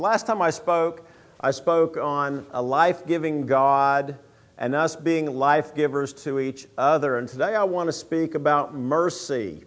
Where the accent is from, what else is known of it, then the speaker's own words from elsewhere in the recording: Oklahoma, United States; Well, I grew up in Oklahoma.